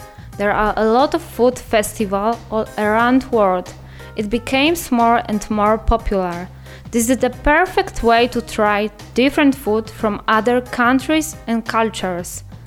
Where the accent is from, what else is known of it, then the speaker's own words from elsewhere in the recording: Poland; English is a second language; from Poland